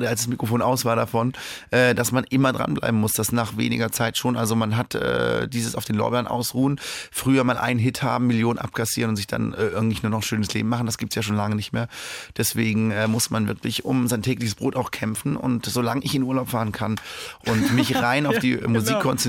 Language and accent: German; Freiburg, Baden-Württemberg, Germany; born there; ich bin in Freiburg geboren und dann direkt mit meinen Eltern nach Hause gefahren sozusagen.